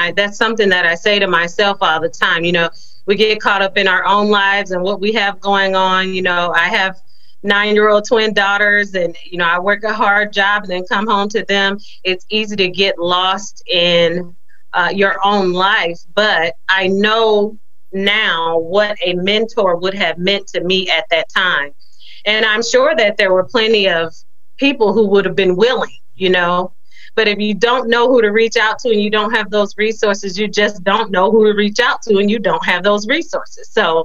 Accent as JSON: {"language": "English", "town": "Peoria", "region": "Illinois", "country": "United States", "tie": "born or raised there", "said": "Yes, sir, I am. I'm born and raised in Peoria. I went to Peoria Public Schools my entire life, Peoria District 150. This is my home."}